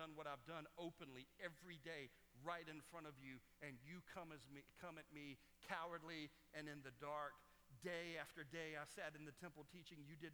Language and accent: English; United States; I mean, look, I'm an American too.